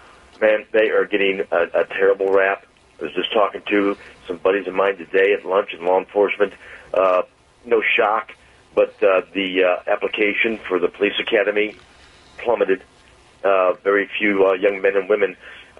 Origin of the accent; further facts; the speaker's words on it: Missouri, United States; Born and raised in North County and proud.